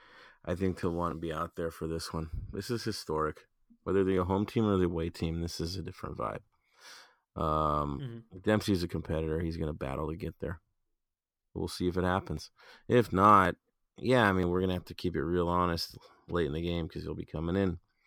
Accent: United States; Deal with it. I'm American. That's how it goes.

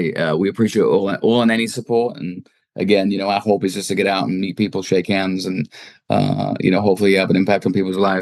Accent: Peterborough, East of England, United Kingdom; my hometown is Peterborough United

